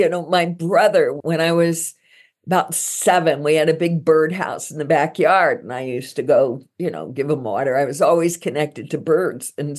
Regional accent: Miami, Florida, United States; I grew up in Miami.

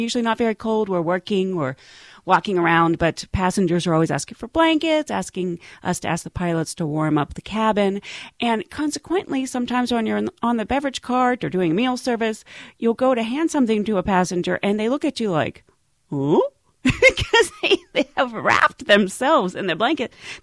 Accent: Pittsburgh, Pennsylvania, United States; I'm from Pittsburgh, so it's

